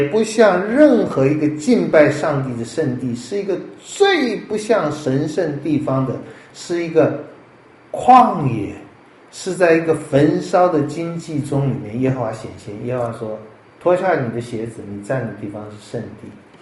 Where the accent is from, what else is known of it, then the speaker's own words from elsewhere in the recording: Hubei, China; now in United States; 我是湖北人，我父母是湖北人，湖北不是永远的家